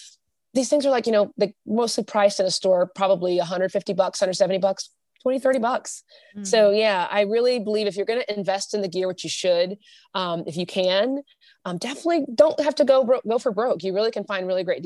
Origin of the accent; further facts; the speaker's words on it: Oklahoma, United States; I'm from Oklahoma, I'll butcher every name, so it's all good.